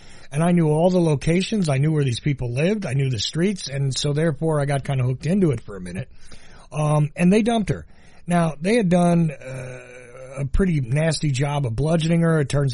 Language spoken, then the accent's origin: English; Neptune City, New Jersey, United States; In all fairness, I come from the Northeast.